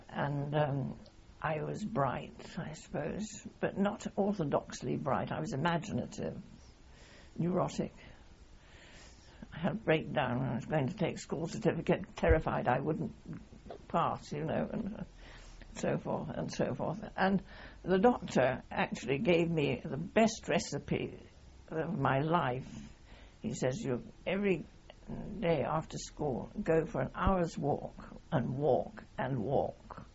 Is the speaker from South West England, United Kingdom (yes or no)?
yes; Sherborne, South West England, United Kingdom; growing up in Sherborne, there were two public schools